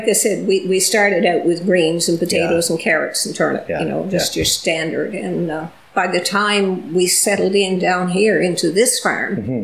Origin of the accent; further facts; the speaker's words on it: St. John's, Newfoundland and Labrador, Canada; I grew up in St. John's, but in on Oxen Pond Road in the back country on St. John's